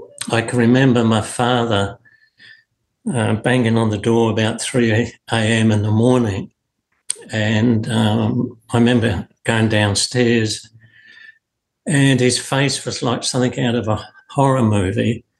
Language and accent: English; Margate, South East England, United Kingdom; also born or lived in Birmingham / London; Yes, originally from the UK. I was born in Birmingham, brought up in Margate, Kent, and spent about 5-6 years in London.